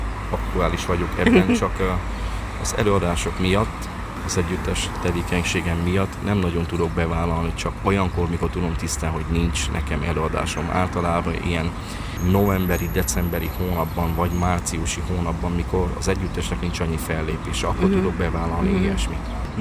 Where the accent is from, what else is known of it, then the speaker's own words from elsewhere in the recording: Transylvania, Romania; Tehát mint erdély képviselte, mint erdélyi prímás